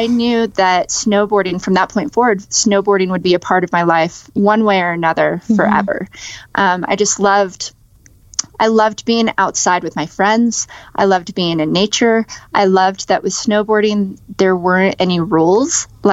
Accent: Las Vegas, Nevada, United States; So I grew up in Las Vegas, and that's where I was born and raised.

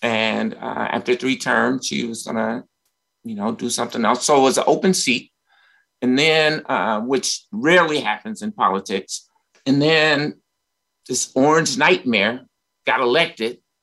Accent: Chicago, Illinois, United States; And that part of that comes from my growing up in Chicago, like in the 60s and 70s

